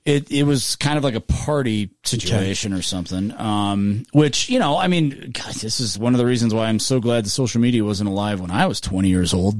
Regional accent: Oakland, California, United States; I grew up in Oakland in the 80s.

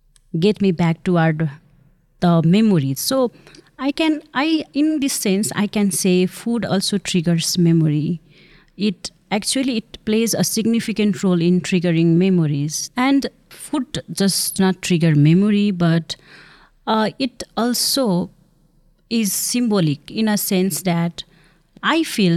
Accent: Kathmandu, Bagmati, Nepal; now in El Paso, United States; I'm from Kathmandu, Nepal, currently staying in El Paso.

